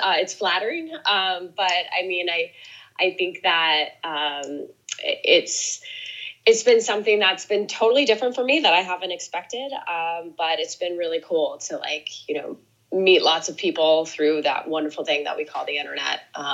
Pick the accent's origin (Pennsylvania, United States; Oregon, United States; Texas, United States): Oregon, United States; Portland; Yeah, I grew up outside of Portland, Oregon, which is still one of my favorite places in the entire world.